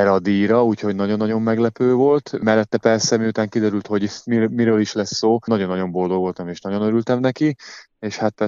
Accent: Hungary; hogy így negyedik magyarként beiktattak

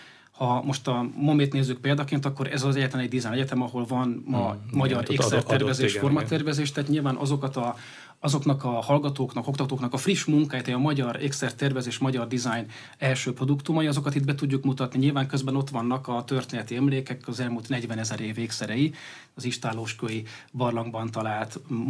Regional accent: Hungary; a Magyar Nemzeti Múzeum bemutatja mindazt, amit mi magyarok vagyunk. Tehát el tudjuk mondani, hogy mit adtunk a világnak, kik vagyunk mi.

